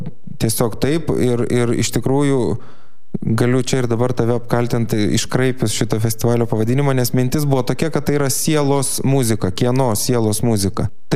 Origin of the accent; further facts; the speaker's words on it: Samogitia, Lithuania; Viskas prasidėjo Plungė dėl to, kad aš esu žemaitis.